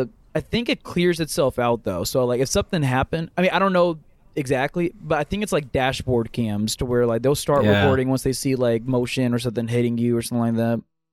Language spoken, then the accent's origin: English; Tallahassee, Florida, United States; I'm from fucking Tallahassee.